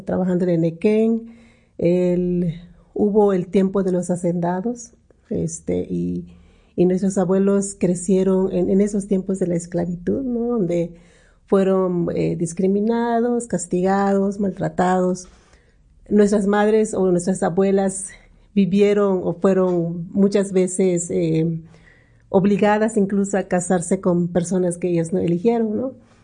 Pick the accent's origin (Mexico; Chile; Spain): Mexico; San Antonio Sijó, Yucatán; de Sijó, una comunidad maya que se llama San Antonio Sijó. Está como una hora y media de Mérida, Yucatán.